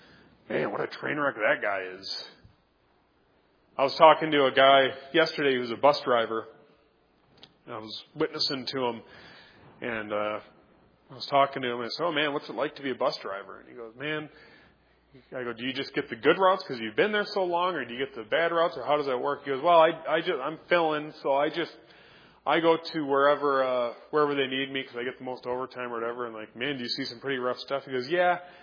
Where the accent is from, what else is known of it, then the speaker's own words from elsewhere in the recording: Oshkosh, Wisconsin, United States; I grew up in Oshkosh, Wisconsin. It's a little different than growing up in inner city Milwaukee, isn't it?